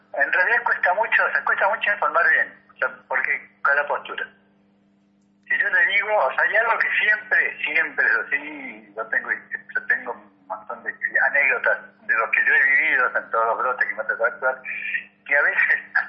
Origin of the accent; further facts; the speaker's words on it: Argentina; nosotros somos argentinos, somos latinos, somos sociales, somos muy sociales